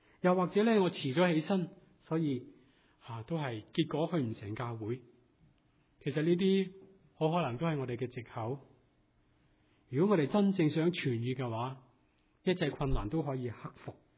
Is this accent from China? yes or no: yes; Guangdong, China; 或者好像我们广东人讲话，要把心一横的跳下去